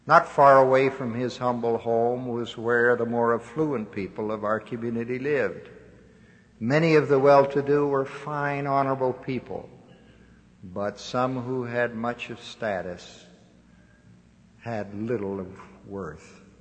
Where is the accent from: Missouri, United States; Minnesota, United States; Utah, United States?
Utah, United States; Cottonwood; When I was growing up in the Cottonwood area of Salt Lake County, it was part of the rural area of the valley.